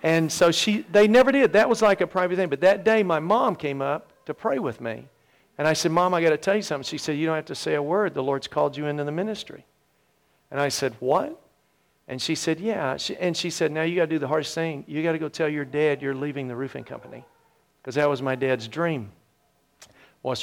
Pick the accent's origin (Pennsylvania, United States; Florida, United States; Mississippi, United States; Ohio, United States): Mississippi, United States; accent: twang; I come from Mississippi. If you can't tell yet, you will. I have a little bit of a twang.